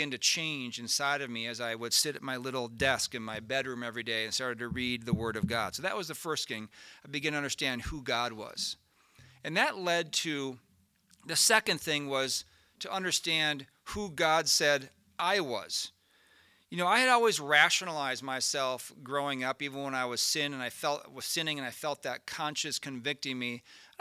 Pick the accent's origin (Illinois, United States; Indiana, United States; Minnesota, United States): Minnesota, United States; here I'm from Minnesota